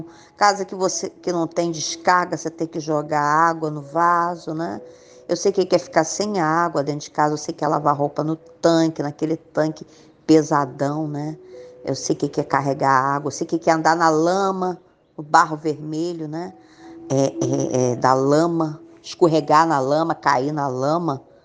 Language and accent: Portuguese; Rio de Janeiro, Brazil; born there; Apesar de eu ter nascido no Rio de Janeiro, no Hospital de Ipanema